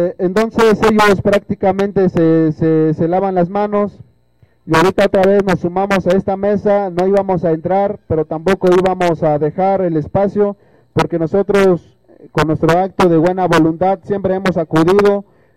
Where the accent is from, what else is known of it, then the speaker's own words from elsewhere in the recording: Oaxaca, Mexico; somos ciudadanos oaxaqueños